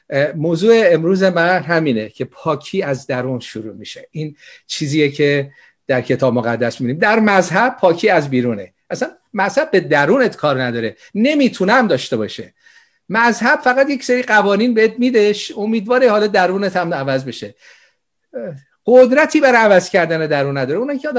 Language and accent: Persian; Iran; مایی که در ایران بزرگ شدیم